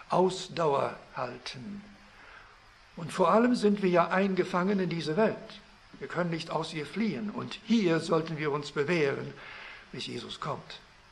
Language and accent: German; Canada; ich bin in Kanada aufgewachsen, aber meine Muttersprache ist Deutsch